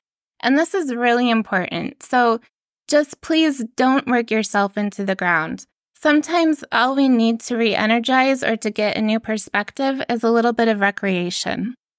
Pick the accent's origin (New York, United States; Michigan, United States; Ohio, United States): Michigan, United States; I'm from Michigan, so driving in the winter, unfortunately, sometimes your car can slide off the wintry road into a snowdrift.